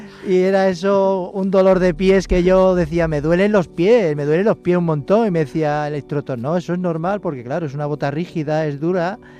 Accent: Pamplona, Navarre, Spain; born there; moved away; also born or lived in Ceuta; Yo soy nacido en Pamplona, en Navarra, y bueno, en el año 93 mi familia decidió irse a Ceuta por temas laborales y demás de mi padrastro.

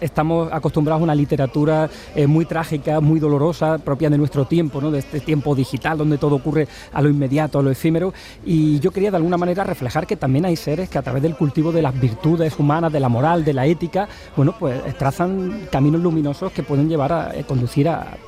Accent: Huétor-Tájar, Andalusia, Spain; voy a Málaga, voy a Sevilla, voy a Almería, en mi pueblo Huetortájar

